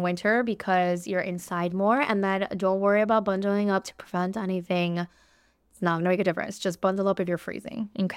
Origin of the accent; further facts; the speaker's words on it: United States; I'll just say because we grew up here in the United States.